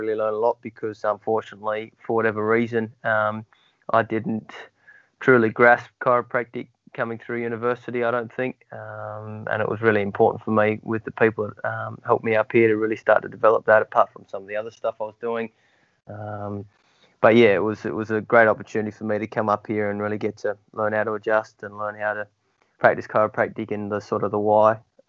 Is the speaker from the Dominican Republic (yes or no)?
no; Sydney, New South Wales, Australia; now in Newcastle, Australia; I grew up in Sydney, studied at Macquarie University.